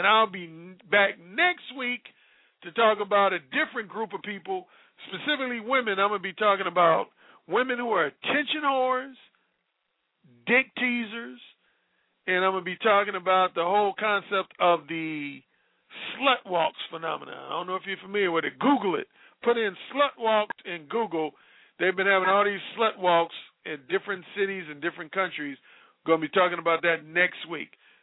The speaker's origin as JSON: {"language": "English", "town": "Gary", "region": "Indiana", "country": "United States", "tie": "born or raised there", "said": "Like my hometown, Gary, Indiana, we had a single mayor for years."}